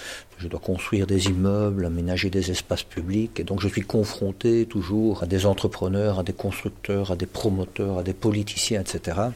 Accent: Belgium; on ne se retourne même plus dans la rue quand il y a quelqu'un qui dort dans la rue chez nous, en Belgique.

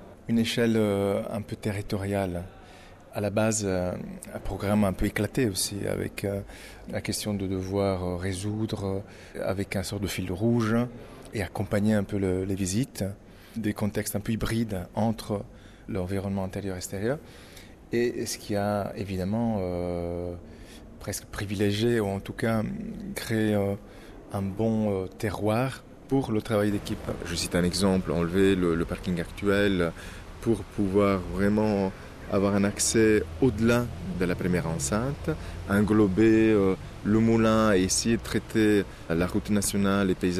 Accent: Italy; Moi, je suis italien.

